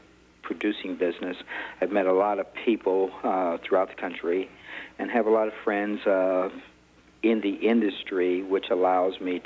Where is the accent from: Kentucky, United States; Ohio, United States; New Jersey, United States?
Ohio, United States; Columbus; I'm from Columbus, Ohio, is my home.